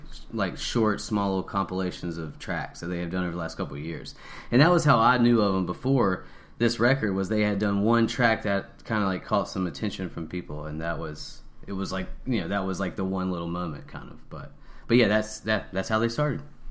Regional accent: the South, United States; Yeah, well, we're from the South, so we wouldn't know that.

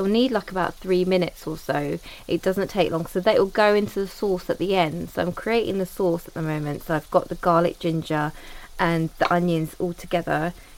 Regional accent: London, United Kingdom; I mean, I grew up here in London, so it was everywhere I had access to.

